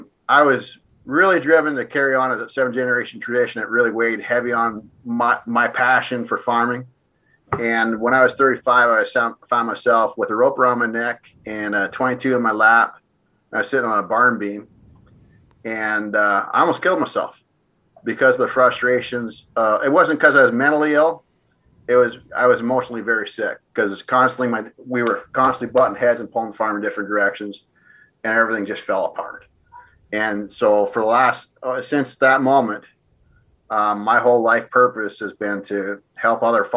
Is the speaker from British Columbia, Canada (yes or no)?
no; Ontario, Canada; now in Mount Vernon, United States; north of Mount Vernon, Iowa here. So we love it here.